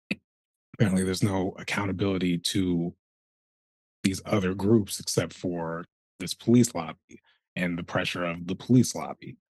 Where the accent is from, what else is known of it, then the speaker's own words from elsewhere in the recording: Lake Oswego, Oregon, United States; my hometown of Lake Oswego